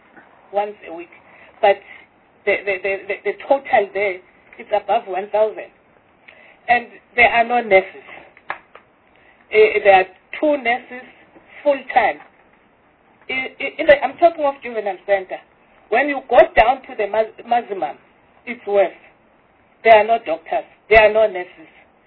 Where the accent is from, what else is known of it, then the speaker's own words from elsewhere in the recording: Mpumalanga, South Africa; I'm from Mpumalanga. We are suffering.